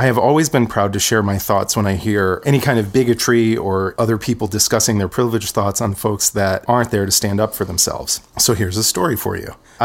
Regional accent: Auburn, New York, United States; I was born and raised in the Finger Lakes region of New York State, a small conservative town with a maximum security prison and a large crow population.

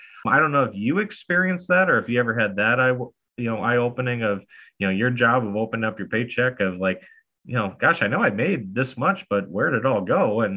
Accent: Marshall, Minnesota, United States; my first, shall we say, passive investment was a fourplex here in my hometown of Marshall, Minnesota.

